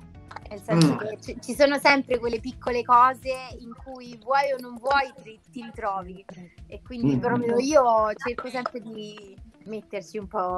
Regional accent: Anzio, Lazio, Italy; now in Milan, Italy; Io non sono di Milano, sono di Roma, cioè precisamente sono di Anzio, e quindi mi sono trasferita a Milano 3 mesi in inverno, 3 mesi in estate.

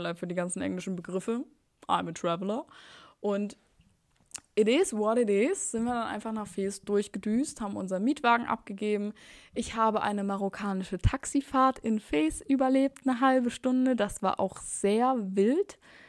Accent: Saxony, Germany; bei uns in Sachsen sagt man so Plinsen

